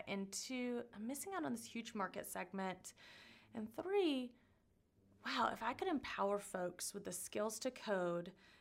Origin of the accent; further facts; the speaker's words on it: Charlotte, North Carolina, United States; also born or lived in Chicago / Atlanta; So I was raised in Charlotte.